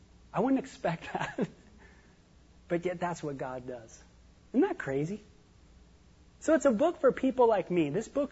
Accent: Hollywood, California, United States; and growing up in Hollywood, it was like that.

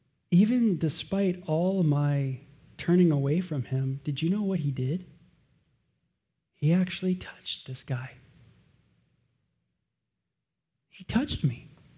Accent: Los Angeles, California, United States; watching everything I saw growing up near Sunset Boulevard.

